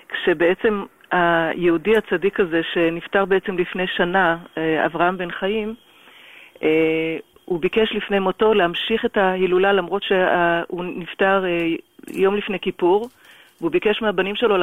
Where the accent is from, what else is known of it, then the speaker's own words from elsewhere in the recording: Safed, Northern District, Israel; כן, אני מכירה. אני במקור משם